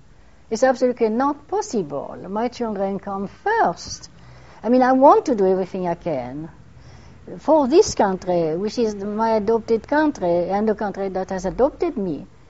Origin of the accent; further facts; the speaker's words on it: France; English is a second language; Because after all, I am French-born, and I was brought up in France. My family has always lived on the battlefield of all the wars.